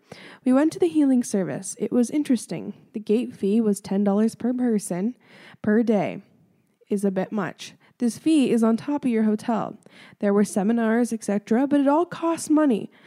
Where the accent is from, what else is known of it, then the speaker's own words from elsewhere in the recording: Ontario, Canada; which is pretty cool because I'm from Ontario.